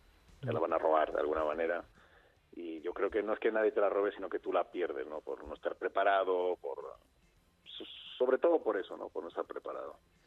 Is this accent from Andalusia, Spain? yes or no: no; Móstoles, Community of Madrid, Spain; moved away as an adult; me he criado allí. Yo nací en Madrid y luego a los 3-4 años me crié en Móstoles hasta los 21, pues, que ya empecé a viajar por ahí.